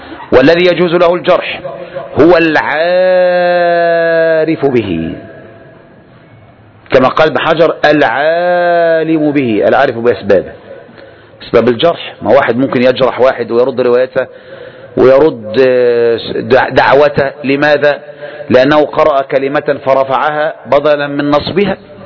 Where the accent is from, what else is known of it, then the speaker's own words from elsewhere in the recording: Saudi Arabia; في بلادنا المملكة العربية السعودية